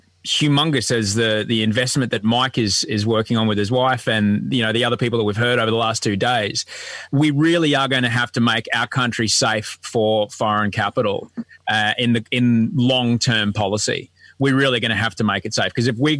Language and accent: English; Australia; Hi, I'm from Australia.